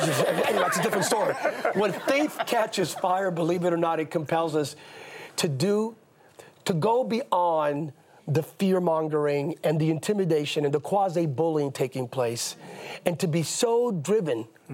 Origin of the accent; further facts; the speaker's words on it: Bethlehem, Pennsylvania, United States; I'm a kid from Bethlehem, Pennsylvania.